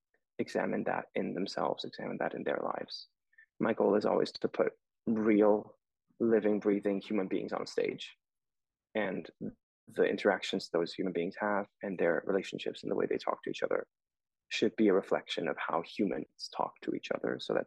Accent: Switzerland; now in United States; I'm from Switzerland originally

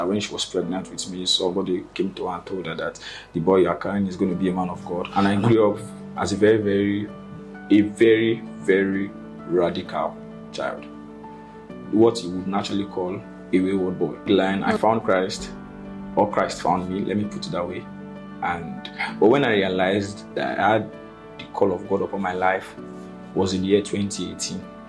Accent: Abeokuta, Ogun, Nigeria; I'm from Abeokuta, Ogun State. I'm from a family of six.

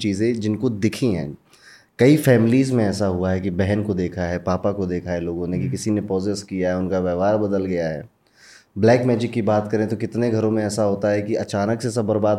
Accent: Basti, Uttar Pradesh, India; मेरा जैसे गांव है ना, गोरखपुर के पास एक बस्ती जिला है, उसमें मेरा गांव है

